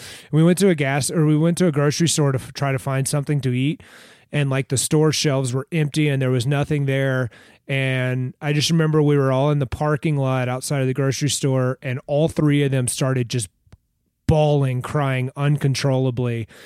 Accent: Houston, Texas, United States; now in Colorado, United States; That's because I'm from Houston.

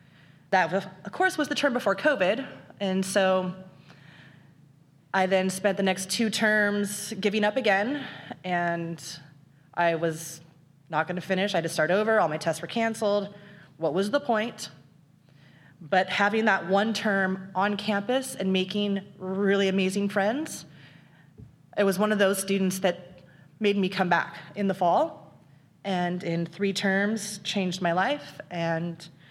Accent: Seattle, Washington, United States; moved away; also born or lived in Oregon; Actually, I grew up in Seattle, and I was fourth generation in a family-owned business.

